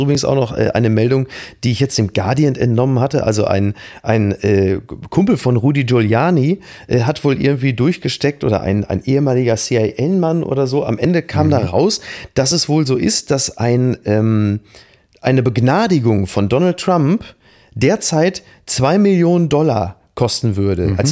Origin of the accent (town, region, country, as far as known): Germany